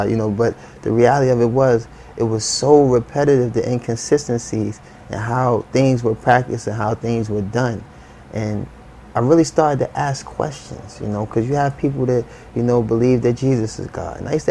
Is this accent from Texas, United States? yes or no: no; Harlem, New York, United States; I'm born and raised in Harlem.